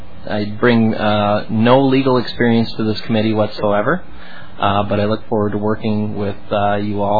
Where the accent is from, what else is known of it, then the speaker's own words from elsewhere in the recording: Minnesota, United States; I'm from Washington County, District 52B, and has Matamidi, Stillwater, Delwood, Grant, and Hugo are the major cities in the area.